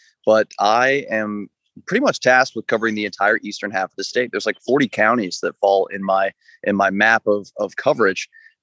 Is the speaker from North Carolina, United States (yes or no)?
yes; Raleigh, North Carolina, United States; That's exactly right. Born and raised in Raleigh, kind of the northwest part of town, just inside the Beltline.